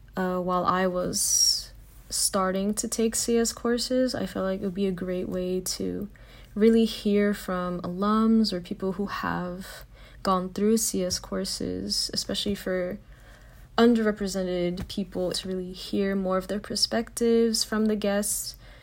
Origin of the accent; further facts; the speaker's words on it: West Palm Beach, Florida, United States; I'm from West Palm Beach, Florida.